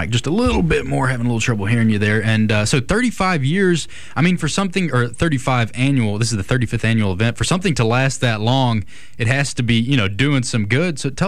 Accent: Alabama, United States; I'm from Clark County, Alabama. I grew up on, like, this dirt road, my closest neighbor half a mile away.

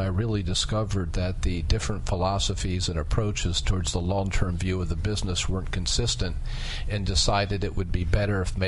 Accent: Kensington, Maryland, United States; Yeah, I grew up in Kensington, Maryland, and our family had a business they started in 1948, which was a small furniture and appliance store.

